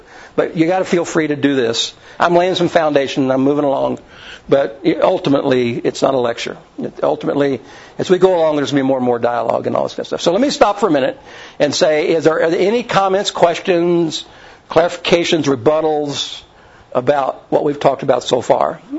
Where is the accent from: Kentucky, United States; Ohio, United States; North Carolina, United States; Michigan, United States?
Kentucky, United States; also born or lived in Indiana; I grew up in Kentucky, southern Indiana.